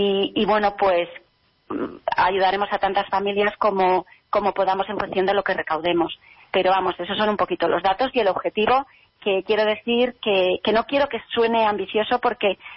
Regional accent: Spain; Entonces yo quisiera llamar a esa marea de generosos, que seguro que lo somos muchos los españoles

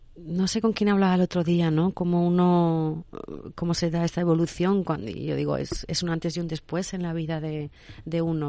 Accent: Logroño, La Rioja, Spain; also born or lived in Argentina; Es verdad que yo mi mayor tiempo fue en Argentina, pero y es verdad que yo soy de Logroño, de un pueblo chico en La Rioja

